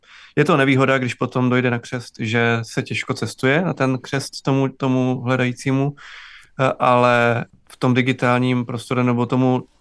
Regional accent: Moravia, Czechia; A já jsem z Moravy, tak vlastně to pro mě fakt bylo úplně jako zjištění, že to vlastně už tady je v České republice.

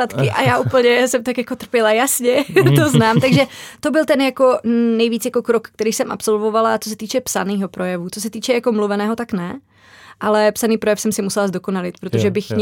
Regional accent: Slovakia; Czech is a second language; now in Czech Republic; když jsem se přestěhovala, protože to už jako nikdo by nějak jako neřekl, že jsem ze Slovenska

